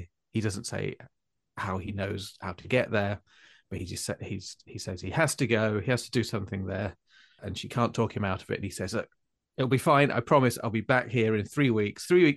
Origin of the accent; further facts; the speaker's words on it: East Midlands, United Kingdom; But I grew up in Lincolnshire, so it's very much based on that kind of flat, wild, rural Lincolnshire countryside with the little island villages.